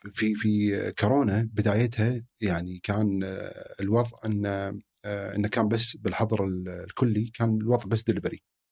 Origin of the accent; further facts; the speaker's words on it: Kuwait; حتى عندنا بالكويت كل قاعد يسولف